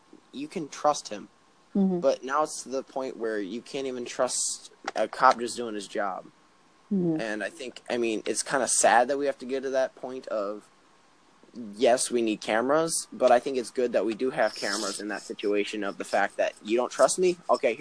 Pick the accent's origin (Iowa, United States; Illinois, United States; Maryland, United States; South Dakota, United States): Illinois, United States; Chicago; I'm from Chicago